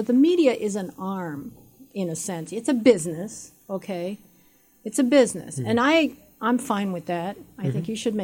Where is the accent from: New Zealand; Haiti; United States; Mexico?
Haiti; I came from Haiti. I went to Colombia.